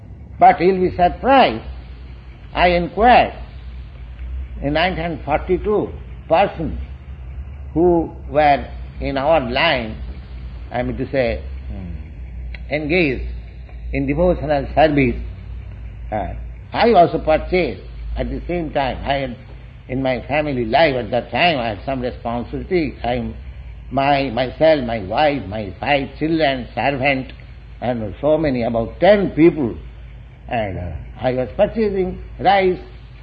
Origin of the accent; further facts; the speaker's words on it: India; born there; when I was born in India